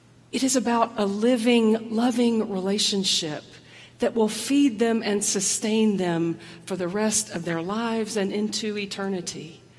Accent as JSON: {"language": "English", "region": "the South", "country": "United States", "tie": "born or raised there", "said": "I mean, I grew up in the South. I grew up as a woman in the South"}